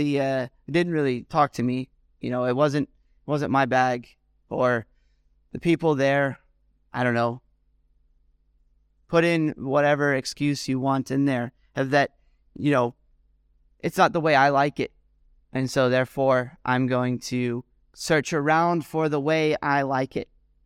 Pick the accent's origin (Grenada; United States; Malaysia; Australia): United States; now in United Kingdom; being an American living in the UK, it's waiting all the time for American stuff to happen